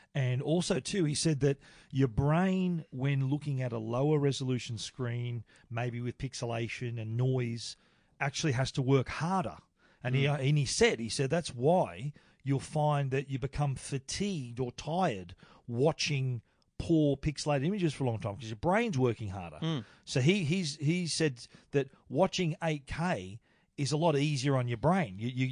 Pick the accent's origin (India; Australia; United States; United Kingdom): Australia; We're from Australia.